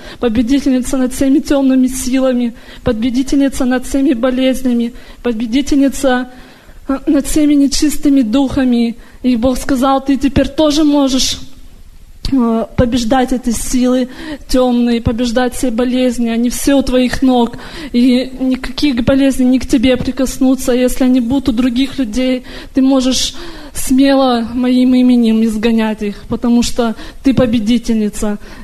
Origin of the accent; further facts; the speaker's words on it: Portland, Oregon, United States; я из Портленда, штата Орегон.